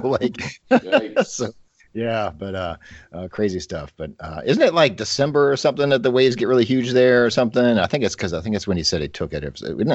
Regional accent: Kentucky, United States; born there; So the bad thing is I was born here in Kentucky. So my mom came home before she had me.

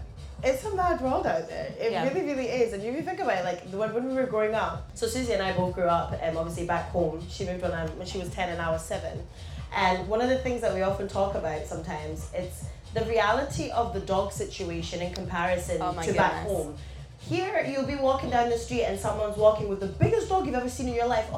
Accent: Scotland, United Kingdom; like, oh my god, you're Scottish. I'm like, can you tell? And then when you're in Scotland, people are like, where are you from? You've got like a really interesting accent. Scotland, pretty much.

